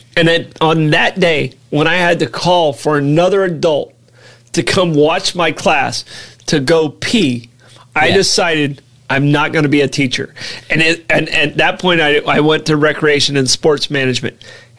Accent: DeLand, Florida, United States; I still have a place in DeLand. My hometown, I love DeLand. My second home. St. Augustine's my love.

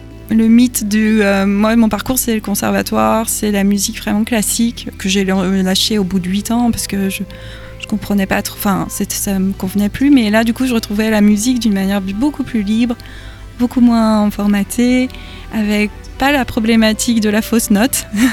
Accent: Pays de la Loire, France; born or raised there

